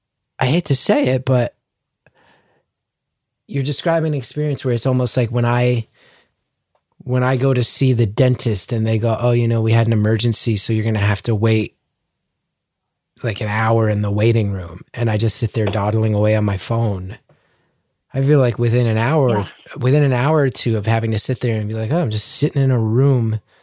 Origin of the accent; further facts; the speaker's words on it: United States; I mean, I do just want to also say that as an American, hearing that the state of American politics was ultimately one of the things that pushed him past a point of hope